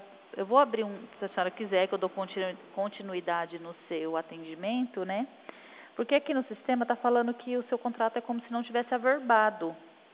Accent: Presidente Prudente, São Paulo, Brazil; Nós somos aqui de Prudente, região de Presidente Prudente.

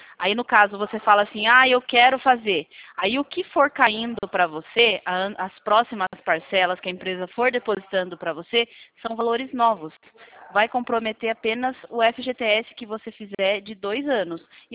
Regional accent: Sorocaba, São Paulo, Brazil; Eu sou de Sorocaba.

